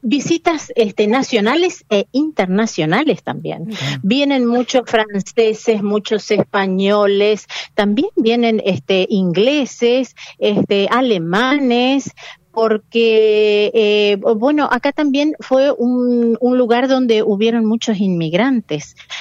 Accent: Yapeyú, Corrientes, Argentina; yo soy nacida, criada acá en Yapeyú

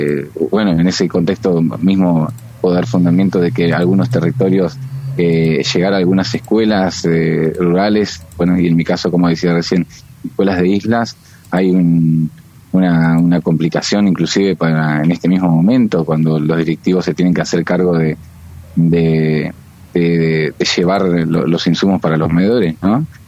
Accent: Isla del Ibicuí, Entre Ríos, Argentina; En mi caso, yo soy de Isla del Ibicuí

